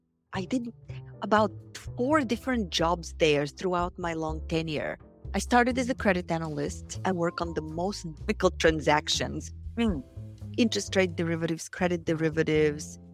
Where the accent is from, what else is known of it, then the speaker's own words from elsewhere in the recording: Bulgaria; now in United States; I grew up in Bulgaria. I grew up in communism, and I grew up in a small town.